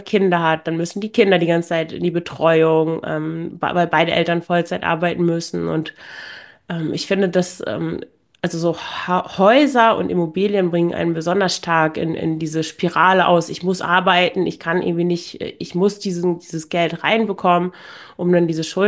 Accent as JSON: {"language": "German", "region": "Lower Saxony", "country": "Germany", "said": "weil ich komme aus dem Emsland"}